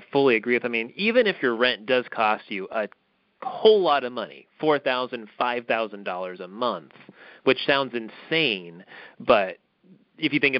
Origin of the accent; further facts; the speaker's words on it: California, United States; I'm from California originally